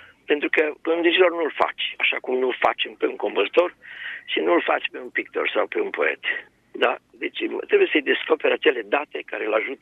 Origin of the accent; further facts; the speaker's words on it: Romania; now in New Jersey, United States; sunt director la o filarmonică aici în New Jersey, nu știu, dar am crescut în România.